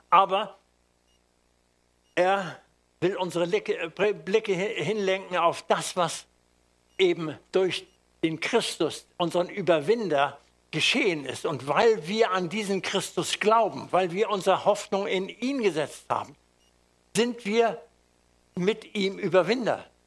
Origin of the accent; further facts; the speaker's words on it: Hamburg, Germany; wie die Leute dann mitfiebern in meiner Heimatstadt Hamburg